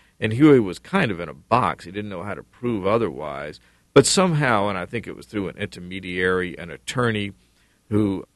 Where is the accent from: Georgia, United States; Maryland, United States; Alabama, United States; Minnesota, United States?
Alabama, United States; I grew up in Alabama. I was born in 49, so when Brown versus Board came down, I was just getting ready to enter elementary school.